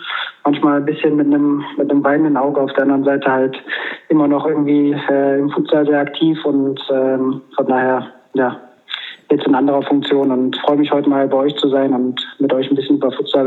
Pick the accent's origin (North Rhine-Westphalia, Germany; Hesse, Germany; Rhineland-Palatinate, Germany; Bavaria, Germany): North Rhine-Westphalia, Germany; Mönchengladbach; wo wir aus Mönchengladbach, meine Heimat, dann mit ein paar Jungs mal hingefahren sind